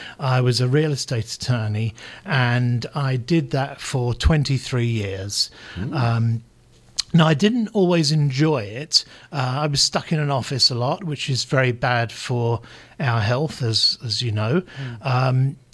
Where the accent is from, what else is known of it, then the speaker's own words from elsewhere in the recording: London, United Kingdom; I'm from London, but I wasn't from the middle of London where everything happens. I was, you know, I was born and brought up in the suburbs. I lived in a different suburb.